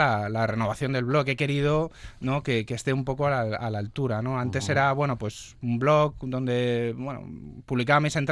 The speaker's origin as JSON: {"language": "Spanish", "town": "Madrid", "region": "Community of Madrid", "country": "Spain", "said": "Y yo soy de Madrid, soy madrileño, vaya, ¿no?"}